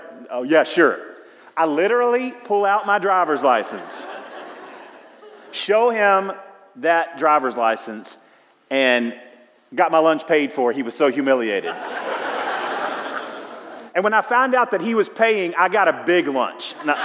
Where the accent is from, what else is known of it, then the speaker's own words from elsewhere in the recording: Houston, Texas, United States; And I was from Houston, and I remember going and thinking, "Wow, unbelievable."